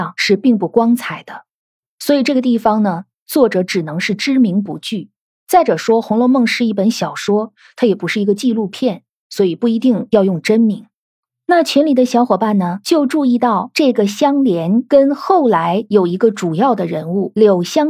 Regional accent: North China, China; 我的祖籍呢就是福建，但是我实际上是一个土生土长的北方人。

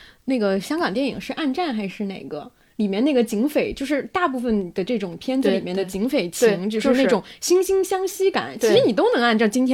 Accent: China

